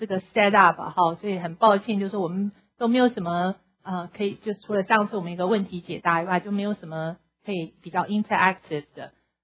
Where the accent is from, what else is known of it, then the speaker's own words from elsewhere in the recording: China; 我们中国人在沟通上面也真的是比较低